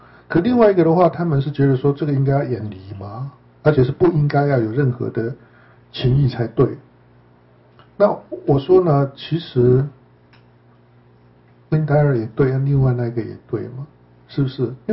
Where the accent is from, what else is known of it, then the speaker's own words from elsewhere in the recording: China; 比如说我们身为中国人，对不对？那我们有很多中国人的传统跟习俗啊